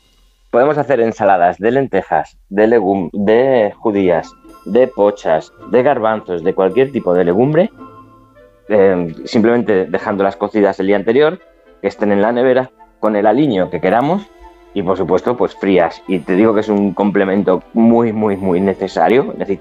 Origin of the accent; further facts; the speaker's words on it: Madrid, Community of Madrid, Spain; Yo soy muy madrileño.